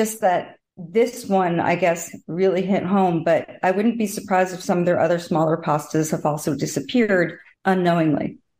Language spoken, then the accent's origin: English; Northeast, United States; I guess it was very regional in terms of where I grew up in the Northeast, close to New York City